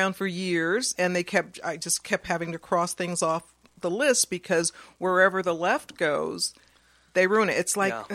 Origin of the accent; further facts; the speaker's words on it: United States; because he looks normal to me because I come from America.